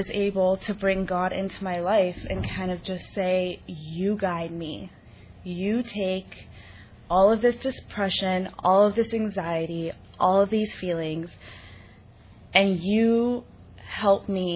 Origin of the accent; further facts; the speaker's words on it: Beverly Hills, California, United States; I grew up in Beverly Hills. We were the quote-unquote Brady Bunch.